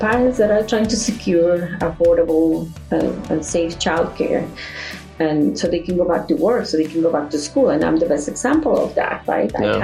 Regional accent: Mexico City, Mexico; English is a second language; I was born and raised in Mexico. In all my life, I was living and working in Mexico City.

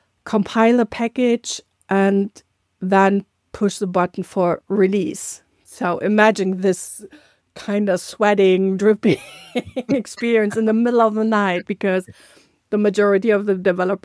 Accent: North Rhine-Westphalia, Germany; in Cologne, which is more nearby my hometown

